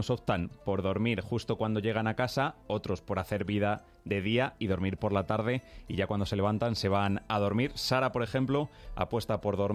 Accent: Spain

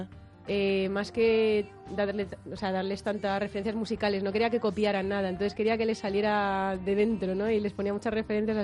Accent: Madrid, Community of Madrid, Spain; Soy nacida en Madrid, sí.

